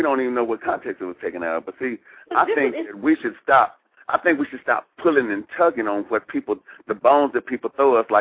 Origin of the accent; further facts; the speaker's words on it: Texas, United States; A lot of people hated me because I was from Texas because we killed presidents.